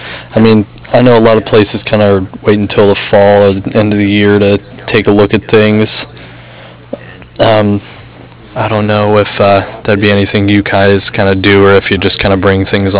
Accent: Great Bend, Kansas, United States; Yeah, like, I grew up in Great Bend, and it was, like, one of the first drag tracks.

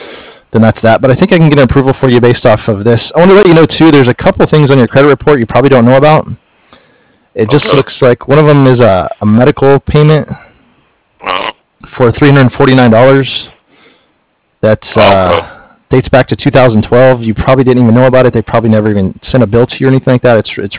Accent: Stephenville, Texas, United States; also born or lived in Comanche, Texas; I grew up in Stephenville, Texas, if you know where that's at.

